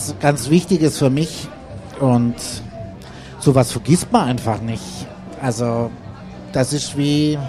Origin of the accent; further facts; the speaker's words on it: Baden-Württemberg, Germany; now in Tübingen, Germany; Ich komme aus dem Schwarzwald.